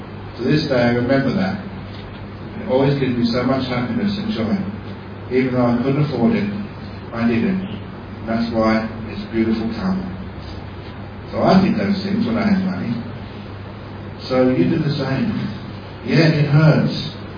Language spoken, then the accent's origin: English; London, United Kingdom; Look, I came from the West, London. It's not a paradise. It's freezing cold.